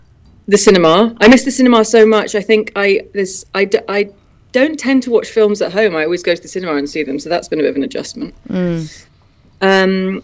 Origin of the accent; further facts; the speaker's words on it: London, United Kingdom; I think it's particularly as a Londoner as well, who wasn't used to this